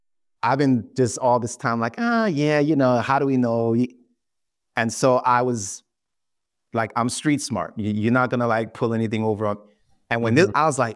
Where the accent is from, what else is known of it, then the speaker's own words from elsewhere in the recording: New York, United States; Growing up in New York, you know, you got people on every street corner, like, you know, pushing this religion, that religion.